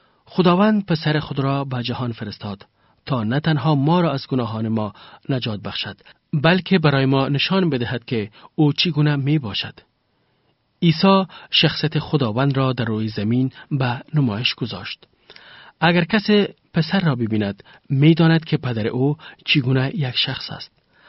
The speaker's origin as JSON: {"language": "Persian", "region": "Kabul", "country": "Afghanistan", "said": "آنها به من پسر کابل یا بچه کابل خطاب می کنند چون می دانند که من باشنده کابل می باشم و از کابل آمدم"}